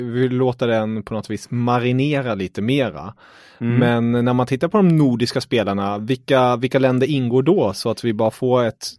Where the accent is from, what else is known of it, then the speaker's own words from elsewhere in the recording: Germany; Ja, då hälsar jag till dig halvtysken. Här hälsar heltysken till dig.